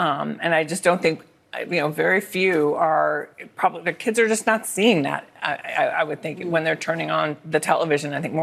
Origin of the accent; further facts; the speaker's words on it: Berkeley, California, United States; I mean, I grew up in Berkeley, so I'm, you know, we saw a lot of protesting, right?